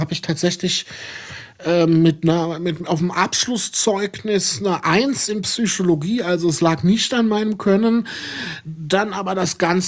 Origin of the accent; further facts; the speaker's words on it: Neuwied, Rhineland-Palatinate, Germany; born there; Gebürtiger Neuwieder, 76 im Elisabeth-Krankenhaus geboren.